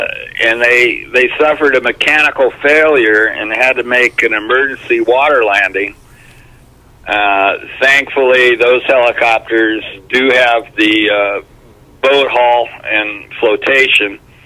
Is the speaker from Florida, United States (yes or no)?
no; California, United States; it was a little culture shock for me, you know, because I was from California